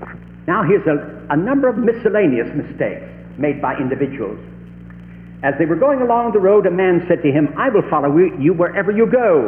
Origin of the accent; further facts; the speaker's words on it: the South, United States; I come from the Southland and love it.